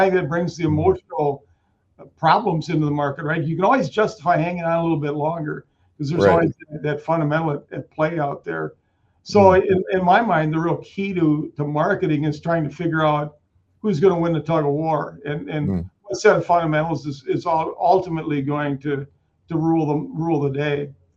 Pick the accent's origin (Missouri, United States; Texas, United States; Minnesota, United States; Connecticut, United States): Minnesota, United States; Canby; Yeah, so I grew up in Canby, Minnesota. My parents were teachers.